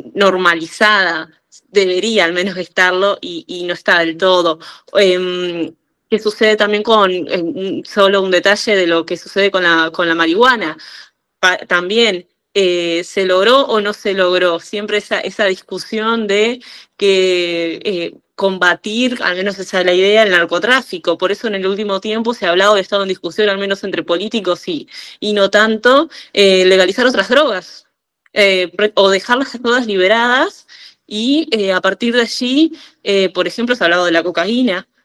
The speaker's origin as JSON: {"language": "Spanish", "region": "Tacuarembó", "country": "Uruguay", "said": "yo soy de Tacuarembó, una ciudad a 500, 400 kilómetros al norte del país."}